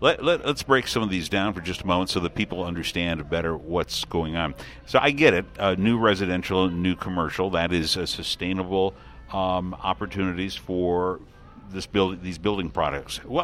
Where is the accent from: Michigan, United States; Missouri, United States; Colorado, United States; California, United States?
Michigan, United States; Detroit; I know in Detroit, my hometown, that's exactly what's going on